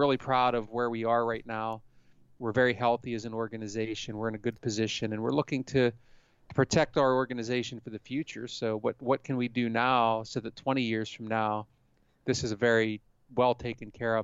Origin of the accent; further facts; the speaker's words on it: Pennsylvania, United States; I know, actually, growing up in Pennsylvania, and I know you've had the same thing in Michigan.